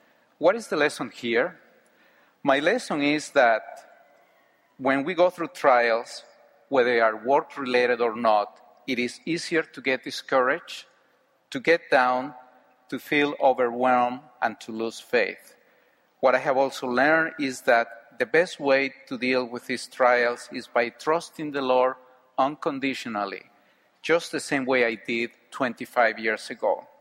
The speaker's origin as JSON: {"language": "English", "country": "Mexico", "tie": "born or raised there", "said": "I was born and raised in Mexico and grew up going to church every week."}